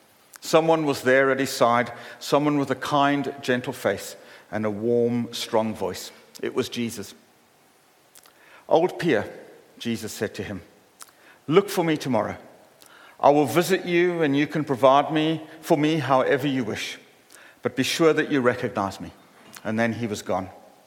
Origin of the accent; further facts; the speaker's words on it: South Africa; Where I grew up in South Africa, Christmas is in the middle of summer.